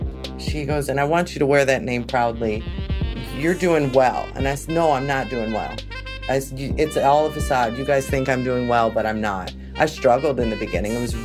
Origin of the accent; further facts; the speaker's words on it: Milwaukee, Wisconsin, United States; Well, it started back in my hometown, Milwaukee, Wisconsin.